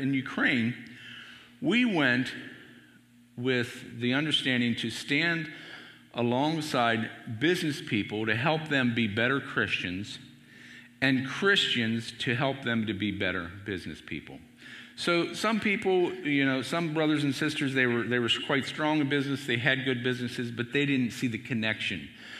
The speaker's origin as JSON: {"language": "English", "town": "Carlisle", "region": "North West England", "country": "United Kingdom", "tie": "born or raised there", "said": "I grew up in Carlisle, okay? I've not been a lifelong missionary."}